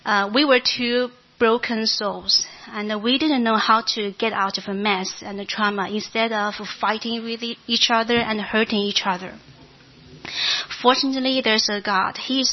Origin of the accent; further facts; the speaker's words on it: China; English is a second language; moved away as an adult; now in United States; I feel very honored to be here to share my story with you. I'm from China, and this is my third year in America. I was born as the only girl in my family